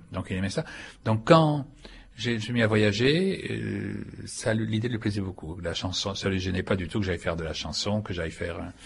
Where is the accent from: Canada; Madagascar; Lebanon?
Madagascar; born there; also born or lived in Saint-Pierre-et-Miquelon / Cameroon; C'est ce qu'il a amené à Madagascar, où je suis né, à Saint-Pierre-et-Miquelon, au Cameroun, on a failli aller à Tahiti aussi.